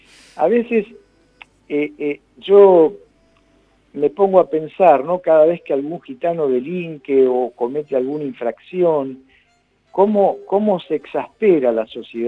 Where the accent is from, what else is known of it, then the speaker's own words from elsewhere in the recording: Argentina; Nosotros somos argentinos